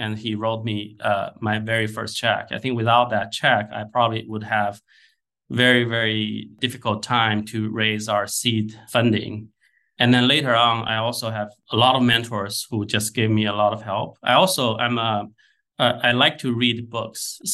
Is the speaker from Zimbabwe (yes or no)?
no; China; English is a second language; moved away as an adult; now in United States; For example, I grew up in China, although I came to the US more than 20 years ago, but my childhood memory stays with me, right?